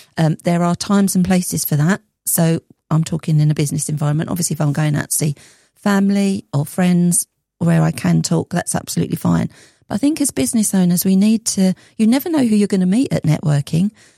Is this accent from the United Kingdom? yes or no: yes; Leyton, London, United Kingdom; born there; I was born in Leighton, East London.